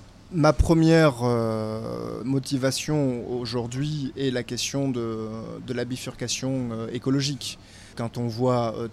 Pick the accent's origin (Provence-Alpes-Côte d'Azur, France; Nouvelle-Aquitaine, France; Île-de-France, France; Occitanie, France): Nouvelle-Aquitaine, France; Borrèze; born there; Je suis né à Borèze, en Dordogne. J'ai fait ma formation ici.